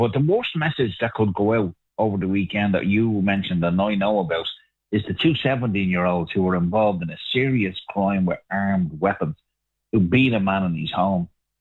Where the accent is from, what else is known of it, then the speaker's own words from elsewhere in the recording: Ireland; That's not our country now. That's not where we fucking live. That's not being Irish.